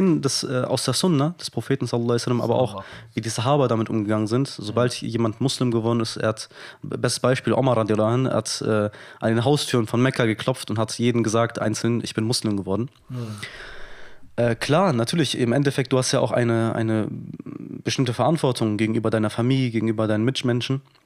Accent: Frankfurt, Hesse, Germany; ich bin im Vorort von Frankfurt groß geworden, wo an sich sehr viele Muslime leben.

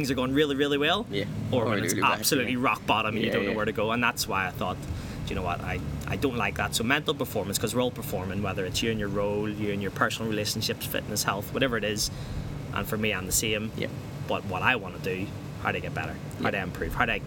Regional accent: Belfast, Northern Ireland, United Kingdom; whether it's because I'm from Belfast and you have a kind of, you know, innate confidence

